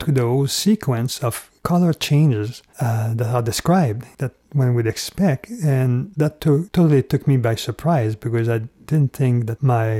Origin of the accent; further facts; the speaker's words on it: Quebec, Canada; accent: French-Canadian; now in Vancouver, Canada; I live in Vancouver, British Columbia. The accent you hear is a French-Canadian accent. I grew up in Quebec.